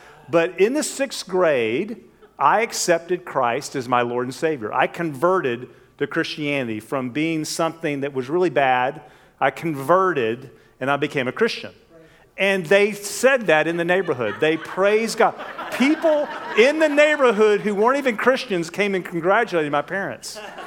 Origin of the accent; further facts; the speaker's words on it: Texas, United States; When I was a little boy growing up in West Texas, I have two brothers, an older and a younger.